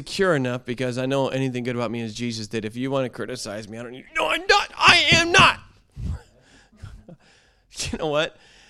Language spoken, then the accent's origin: English; United States; And realize, Lord, thank you, I was brought up in America.